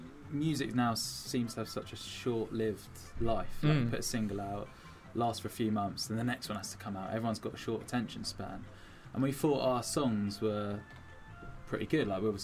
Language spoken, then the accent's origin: English; Chichester, South East England, United Kingdom; That's like near where we're from. We're from Chichester.